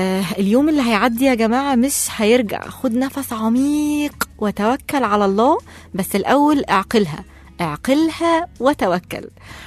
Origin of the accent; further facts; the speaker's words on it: Egypt; عندنا في مصر أكرم حسني قبل ما يكون مذيع راديو